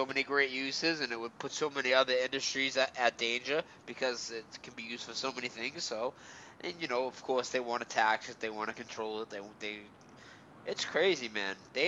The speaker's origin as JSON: {"language": "English", "town": "Boston", "region": "Massachusetts", "country": "United States", "said": "I'm from Boston, dude. They all go to Boston."}